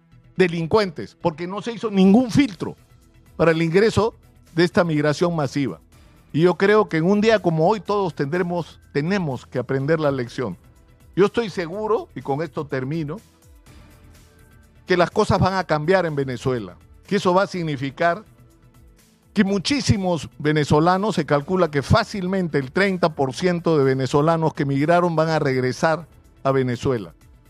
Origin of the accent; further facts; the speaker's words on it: Peru; Así como los peruanos tenemos de chino, así como los peruanos tenemos de español, tenemos de hombre andino, los peruanos ahora también tenemos de venezolano.